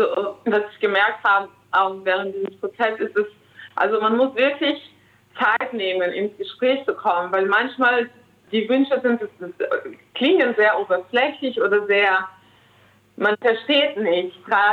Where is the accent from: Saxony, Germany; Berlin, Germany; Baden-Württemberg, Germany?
Saxony, Germany; Leipzig; weil wir kommen aus Leipzig